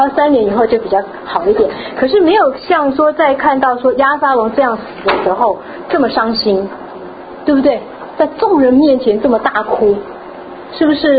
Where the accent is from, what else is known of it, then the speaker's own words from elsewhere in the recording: China; 那我们中国人讲说这样的儿子是什么？